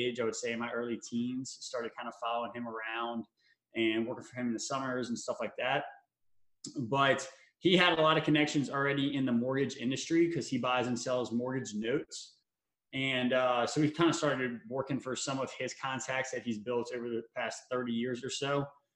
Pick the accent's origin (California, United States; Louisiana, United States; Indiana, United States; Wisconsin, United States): Louisiana, United States; Baton Rouge; now in Florida, United States; I grew up in Baton Rouge, Louisiana, so kind of a smaller college town, kind of slow.